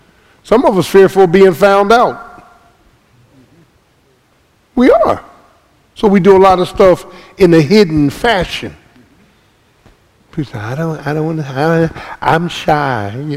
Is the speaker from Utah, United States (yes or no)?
no; Philadelphia, Pennsylvania, United States; So my kids didn't grow up in Philly. I did.